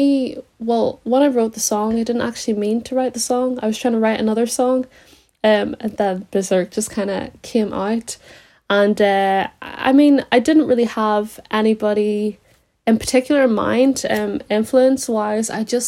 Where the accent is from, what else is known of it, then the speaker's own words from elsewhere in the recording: Draperstown, Northern Ireland, United Kingdom; because I'm from Draperstown, so it's very rural, so had to go to the big smoke, you know.